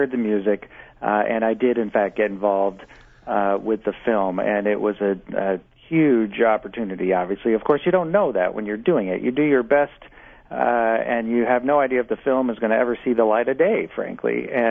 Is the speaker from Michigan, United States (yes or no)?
no; Omaha, Nebraska, United States; because I grew up in Omaha and I didn't learn very much about the American Indian culture